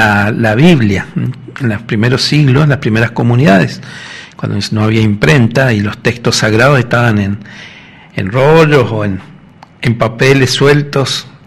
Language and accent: Spanish; Tucumán, Argentina; de Tucumán.